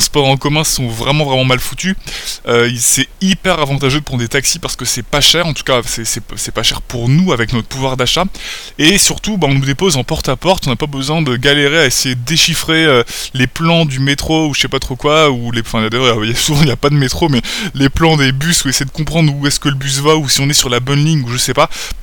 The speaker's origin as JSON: {"language": "French", "country": "France", "said": "en tout cas par rapport à chez nous en France, où la moindre course coûte tout de suite 10-15 euros minimum"}